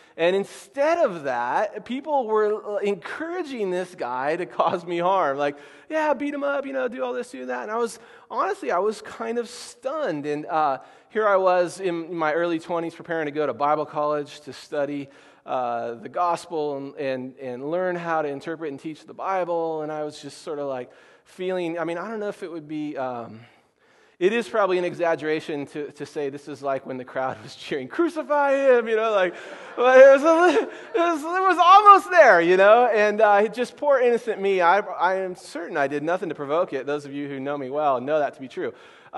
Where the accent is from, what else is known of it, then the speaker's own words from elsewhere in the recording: Portland, United States; oh, actually it's Oakland, but I'm from Portland.